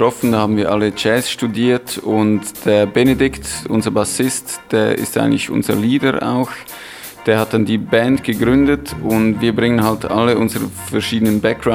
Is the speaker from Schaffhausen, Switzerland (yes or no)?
no; Zurich, Switzerland; Ich bin aus Zürich, meine Freunde sind aus Bern.